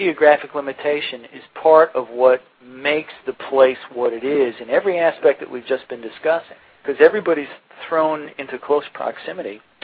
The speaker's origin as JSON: {"language": "English", "region": "New York", "country": "United States", "tie": "born or raised there", "said": "I grew up in New York State in a small river city that had a pretty diverse ethnic mix."}